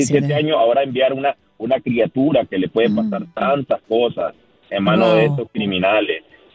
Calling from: New York, United States; de Long Island.

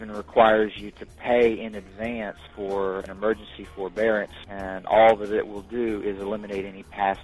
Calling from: Goodman, Missouri, United States; I'm calling from Goodman, Missouri.

